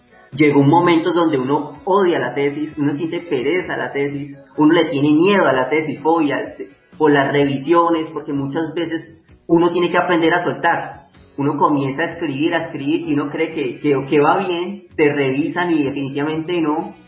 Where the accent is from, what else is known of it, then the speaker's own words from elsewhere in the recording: Colombia; como muchos colombianos